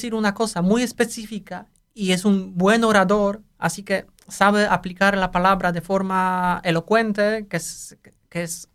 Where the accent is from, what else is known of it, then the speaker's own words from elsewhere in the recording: Warsaw, Masovian Voivodeship, Poland; Spanish is a second language; Yo soy de Varsovia, vivo toda la vida en Varsovia